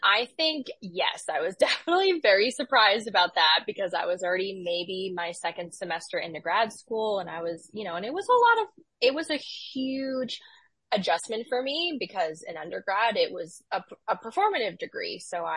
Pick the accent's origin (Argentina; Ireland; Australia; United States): United States; New York; also born or lived in Massachusetts; I love, you know, Massachusetts. I'm from New York originally, but there's something like about having lived there and gone through the whole school experience that draws me back there sometimes.